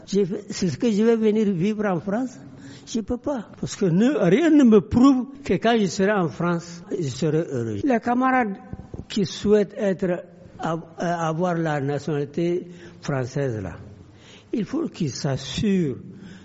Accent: Niger; born there; je suis né au Niger, je vis au Niger

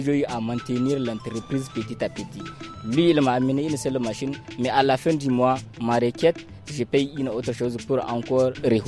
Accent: Maradi, Maradi Region, Niger; Je suis de Maradi.

